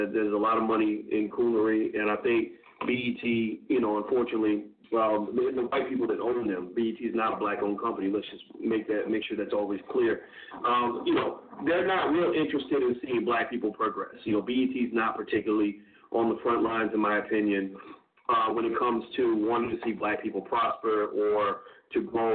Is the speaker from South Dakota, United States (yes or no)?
no; Louisville, Kentucky, United States; It's 100 miles from my hometown of Louisville.